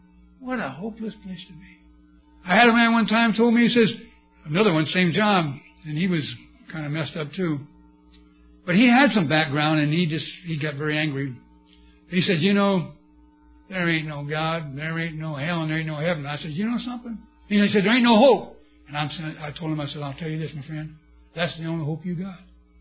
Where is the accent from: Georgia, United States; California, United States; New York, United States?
California, United States; We're from California, you know, so everybody's wrong but us.